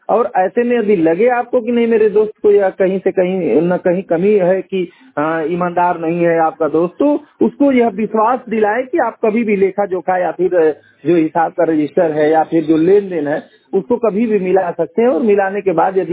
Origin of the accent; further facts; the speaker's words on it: Ghazipur, Uttar Pradesh, India; मेरी उम्र लगभग 35 वर्ष है और मैं गाजीपुर जनपद का रहने वाला हूँ।